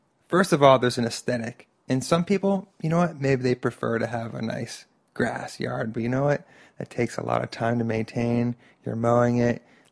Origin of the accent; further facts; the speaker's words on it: Miami, Florida, United States; I come from South Florida. I was born in Miami, 1978. And I stayed in South Florida for, you know, almost 20 years of my life.